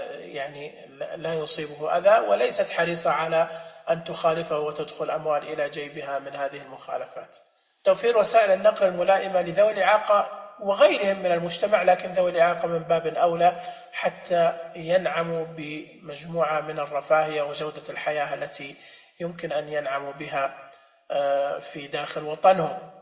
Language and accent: Arabic; Saudi Arabia; أتكلم عندنا في السعودية مثلا